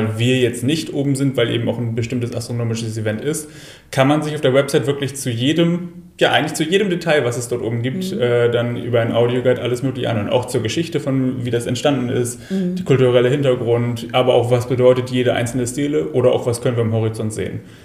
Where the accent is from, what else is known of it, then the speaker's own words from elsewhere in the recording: Bremen, Germany; ich bin ja selber auch gebürtiger Bremer